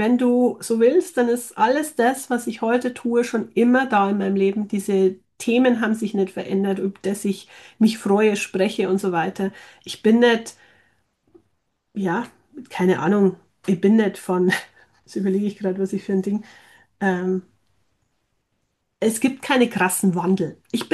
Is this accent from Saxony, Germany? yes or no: no; Bavaria, Germany; Ich bin in Niederbayern geboren, aufgewachsen, bin nach einem Abstecher von nach München in die große Stadt